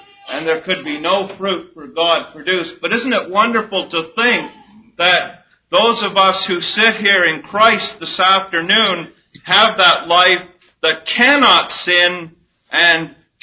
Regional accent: Canada; It's just like I'm a Canadian, and when I cross the border, I tell them I'm a Canadian.

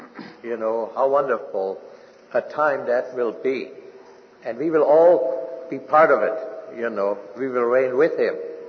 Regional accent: Germany; accent: German; And I met a Jew out in California, and he noticed my German accent.

